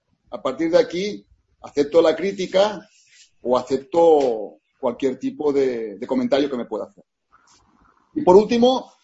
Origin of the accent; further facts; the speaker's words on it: Spain; yo como español